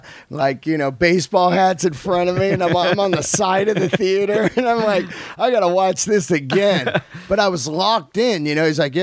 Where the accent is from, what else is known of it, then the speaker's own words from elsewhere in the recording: San Francisco, California, United States; 80s AIDS was incredible. I grew up in San Fran, the Bay Area.